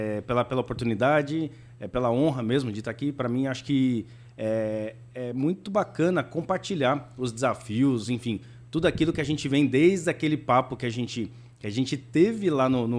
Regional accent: São Paulo, Brazil; born there; De fato, eu nasci aqui em São Paulo, né, meus pais também

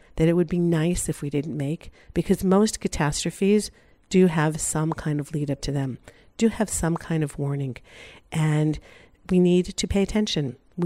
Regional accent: Los Angeles, California, United States; So I'm originally from Los Angeles, and my husband and my boys are insane L.A. Dodger fans.

